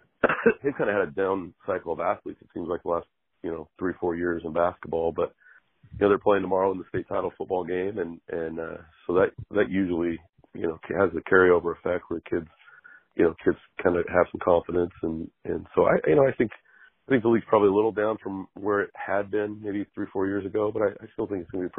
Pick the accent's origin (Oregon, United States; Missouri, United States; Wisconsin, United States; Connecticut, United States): Oregon, United States; Clatskanie; he's from Astoria, I'm from Clatskanie, and so we kind of grew up in a similar, you know, kind of a similar setting.